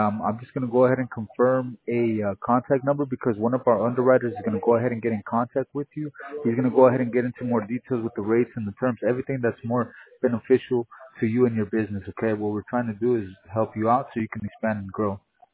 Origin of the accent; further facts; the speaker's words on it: California, United States; now in Melville, United States; We're based out of New York, sir, but I'm from California.